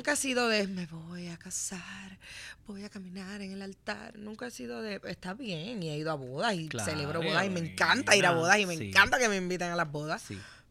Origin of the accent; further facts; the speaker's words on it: Puerto Rico; O sea, yo soy puertorriqueña de padre y madre dominicana.